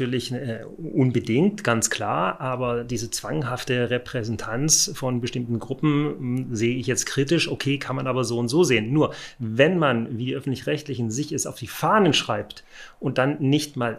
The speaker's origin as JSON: {"language": "German", "region": "West Germany", "country": "Germany", "said": "also mir als Wessi gar nicht so klar gewesen"}